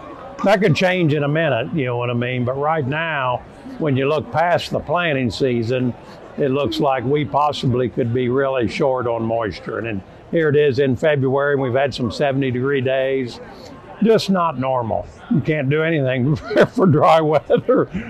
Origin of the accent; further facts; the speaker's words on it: Shelbyville, Indiana, United States; from Shelbyville, Indiana